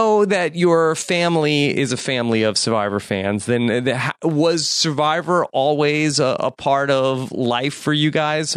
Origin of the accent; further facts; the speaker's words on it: Long Island, New York, United States; I grew up on Long Island, so this is all super foreign to me.